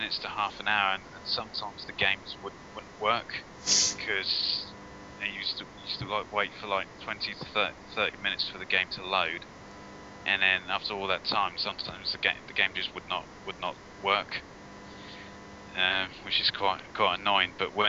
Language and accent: English; United Kingdom; I'm from Britain, yeah.